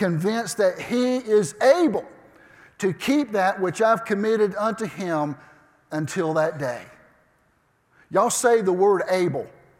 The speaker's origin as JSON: {"language": "English", "region": "Georgia", "country": "United States", "said": "Now, I'm from South Georgia, and I understand everlasting to mean just"}